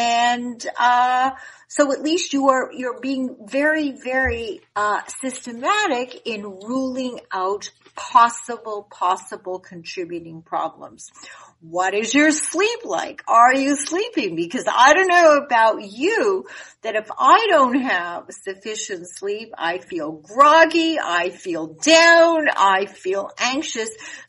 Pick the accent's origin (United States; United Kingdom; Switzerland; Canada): Canada; I grew up in Canada. And I was educated in Canada and I did all of my training in Canada.